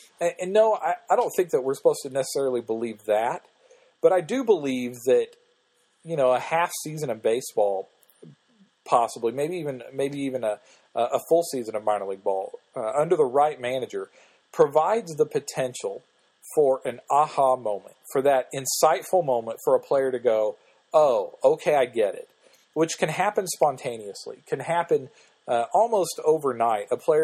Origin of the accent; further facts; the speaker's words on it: Joplin, Missouri, United States; was actually scheduled to be on the Joplin, Missouri caravan here in my hometown, and he didn't show.